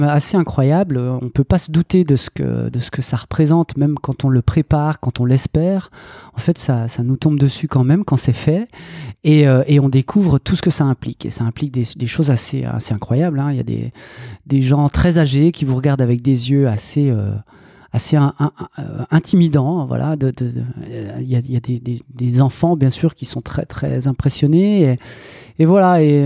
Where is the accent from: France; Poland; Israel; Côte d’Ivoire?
France; Pontarlier, Bourgogne-Franche-Comté; en effet j'y habite toujours, je suis né là, je suis né à Pontarlier, et Pontarlier c'est le Haut-Doubs, c'est pareil que le Haut-Jura, c'est les montagnes du Jura.